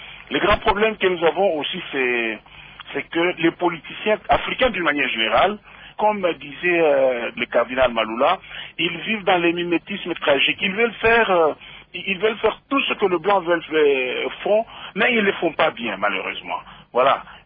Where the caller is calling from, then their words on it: Lubumbashi, Haut-Katanga, DR Congo; Ah, l'actualité chez nous à Lubumbashi